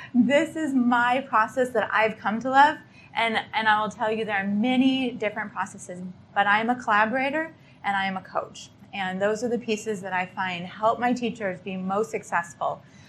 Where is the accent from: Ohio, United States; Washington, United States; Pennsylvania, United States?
Washington, United States; I'm from the other coast. I'm from Washington State.